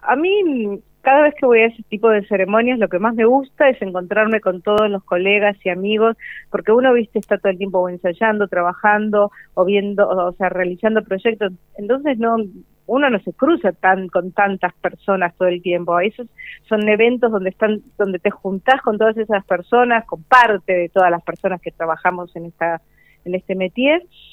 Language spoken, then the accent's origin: Spanish; Argentina; siendo absolutamente argentina.